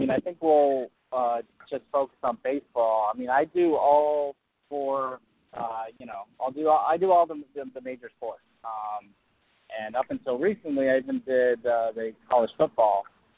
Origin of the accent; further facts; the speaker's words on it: New Jersey, United States; now in California, United States; Yeah, I'm originally from New Jersey, and but I've been out in California now for like almost 20 years.